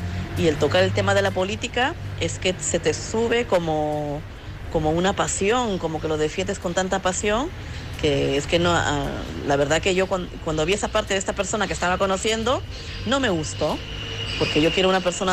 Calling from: Madrid, Community of Madrid, Spain; de Madrid.

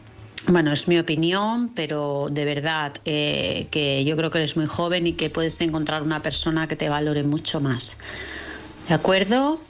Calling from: Vilassar de Mar, Catalonia, Spain; de Vilassar de Mar.

